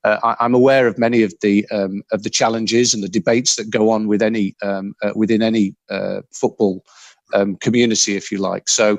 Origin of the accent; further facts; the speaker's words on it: Yorkshire and the Humber, United Kingdom; You know, I come from Yorkshire, the north of England.